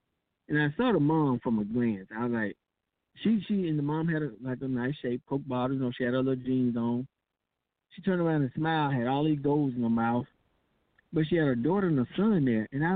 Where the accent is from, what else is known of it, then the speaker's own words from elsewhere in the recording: Southern United States, United States; But that's just where I was raised. You know, I'm from the South, and I'm older.